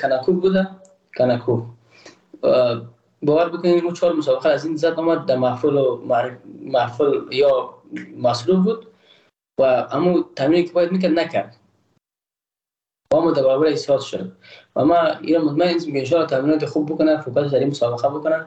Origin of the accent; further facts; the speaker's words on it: Afghanistan; که من تاجک نیستم. احساس کنم ما روش بلاک پرشنی نیستم. ما یک افغان هستم